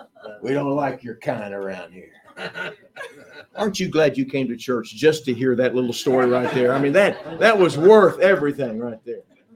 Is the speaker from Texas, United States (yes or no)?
yes; Texas, United States; Now, Pastor mentioned that I'm from Texas. Lynn and I live in Texas again.